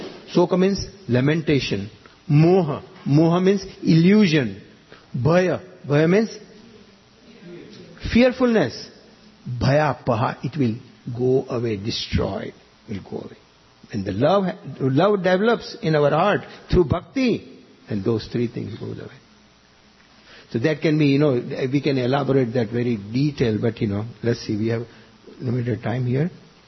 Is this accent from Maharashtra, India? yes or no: yes; Mumbai, Maharashtra, India; first language Gujarati; English is a second language; In Gujarati, that's my mother tongue. I am from Mumbai and I'm Gujarati.